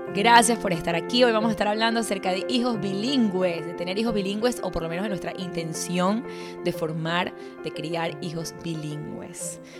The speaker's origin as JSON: {"language": "Spanish", "country": "Venezuela", "moved": "yes", "said": "nos fuimos de Venezuela hace muchos años"}